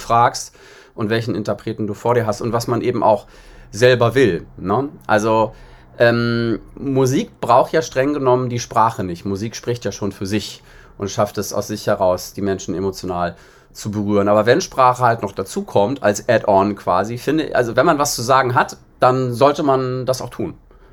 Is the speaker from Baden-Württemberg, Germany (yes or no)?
no; Bad Schwartau, Schleswig-Holstein, Germany; Also in Bad Schwartau, wo ich herkomme, im Norden